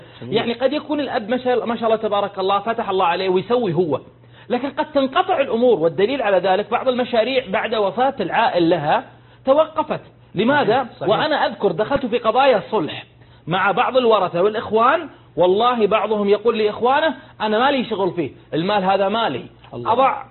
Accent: Dammam, Eastern Province, Saudi Arabia; أحد التجار عندنا بالدمام

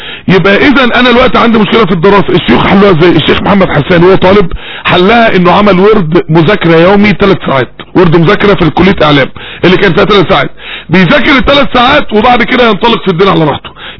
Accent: Mansoura, Dakahlia, Egypt; عندنا في المنصورة

